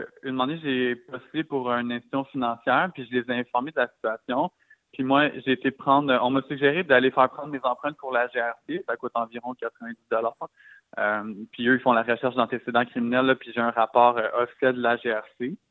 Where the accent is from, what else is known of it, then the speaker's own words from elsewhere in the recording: Cowansville, Quebec, Canada; Puis moi, je viens de Cowansville, donc c'est au moins à 3 heures de chez moi.